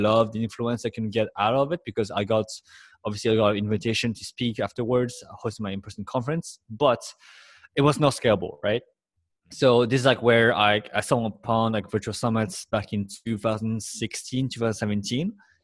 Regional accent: Paris, Île-de-France, France; English is a second language; moved away as an adult; now in United States; I was born and raised in Paris, and I arrived in the US when I was like 19

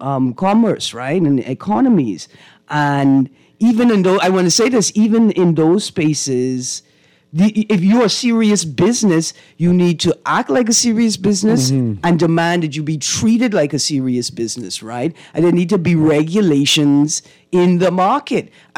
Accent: Bahamas; sometimes we forget that we are not American, and that we are Bahamian, and that's what small, micro, medium-sized enterprises look like in the Bahamas, right?

